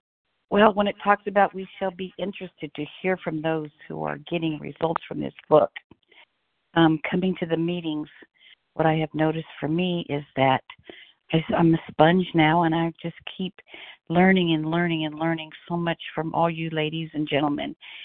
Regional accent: California, United States; from California.

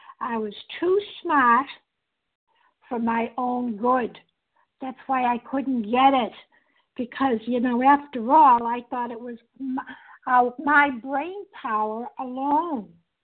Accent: Massachusetts, United States; I am a recovered compulsive overeater. Thank you, God, and I'm from Massachusetts.

